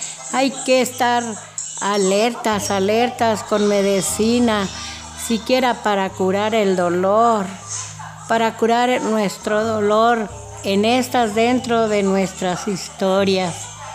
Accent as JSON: {"language": "Spanish", "country": "Mexico", "said": "aquella gente que somos mexicanas, nos gusta la alegría"}